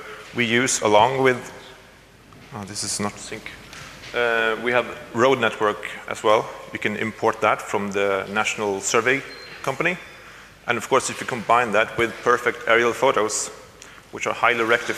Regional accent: Sweden; now in Norway; So I'm from Sweden, but I work in Norway.

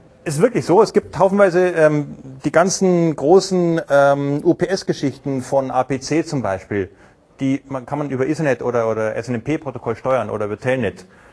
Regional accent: Munich, Bavaria, Germany; Da habe ich gesagt, ich komme aus München.

